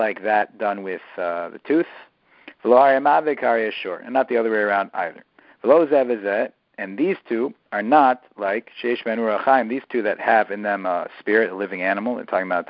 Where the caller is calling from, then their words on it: Israel; I'm calling from Eretz Yisrael. Sunday here is a regular day